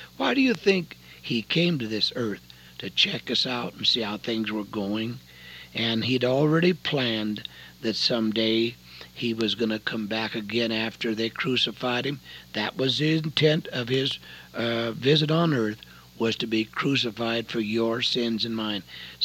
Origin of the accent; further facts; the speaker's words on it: The Dalles, Oregon, United States; now in Portland, United States; And we lived in Portland, so we came up the Columbia River, and naturally we had to go through my hometown, the Dalles.